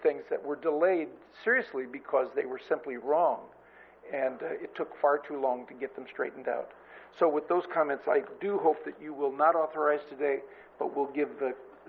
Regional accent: Nipomo, California, United States; Good morning again. … I'm from Napomo still.

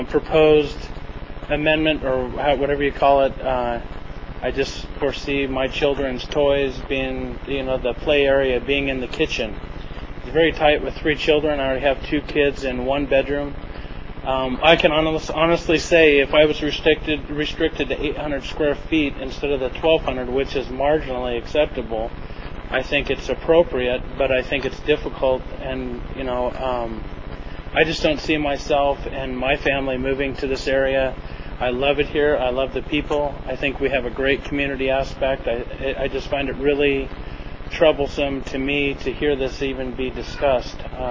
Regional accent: Colorado, United States; I'm from Colorado initially. My wife grew up here on the Central Coast, and we moved here years ago and purchased a home in Santa Maria.

